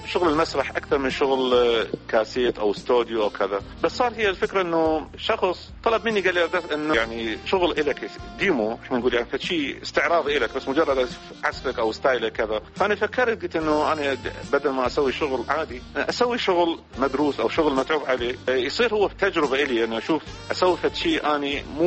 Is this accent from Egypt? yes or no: no; Iraq; أنا كعراقي بلدي أولى.